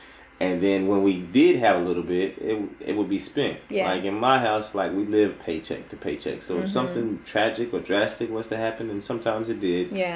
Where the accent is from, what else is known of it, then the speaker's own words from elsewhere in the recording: United States; I'm seeing a lot of parallels in your life story to what I've seen growing up in the United States.